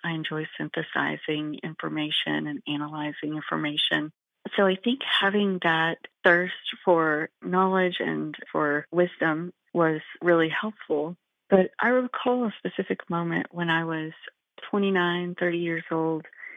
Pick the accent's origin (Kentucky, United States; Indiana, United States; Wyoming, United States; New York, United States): Kentucky, United States; accent: Eastern Kentucky; Yeah, I think still it's something that comes up when I'm around my birth family.